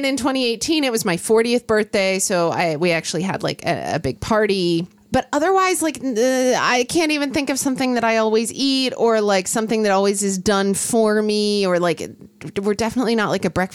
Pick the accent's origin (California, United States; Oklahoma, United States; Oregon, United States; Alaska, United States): Oklahoma, United States; When I was growing up in Oklahoma, like we did not get fresh Dungeness crabs